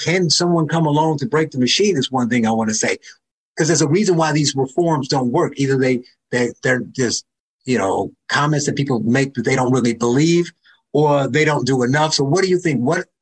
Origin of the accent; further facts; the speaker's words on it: Gary, Indiana, United States; So, you know, I'm from Gary, Indiana. Indiana, we had a 1% tax cap, nice and simple.